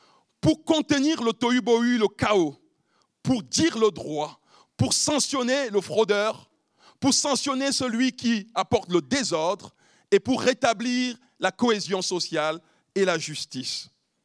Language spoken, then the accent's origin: French; Cameroon; now in France; Je ne suis même plus citoyen camerounais.